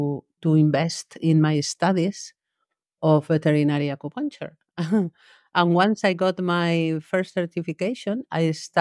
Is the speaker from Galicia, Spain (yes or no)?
no; Alicante, Valencian Community, Spain; also born or lived in Murcia; I was born in Spain, in Alicante. It's a town very seaside coast in Spain on the east part. And then, yeah, I lived there with my family until I moved to Murcia, which is very close as well, but to study veterinary degree.